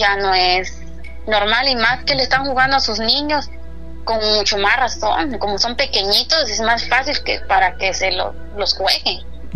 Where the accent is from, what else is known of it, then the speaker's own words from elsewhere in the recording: Chiapas, Mexico; voy a viajar, no sé si este año o el otro año, a mi tierra